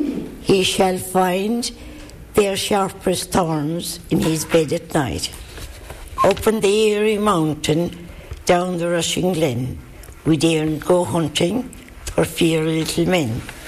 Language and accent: English; Gortic Lee, Munster, Ireland; I come from Gortic Lee. That's near Tralee, 7 miles from Tralee.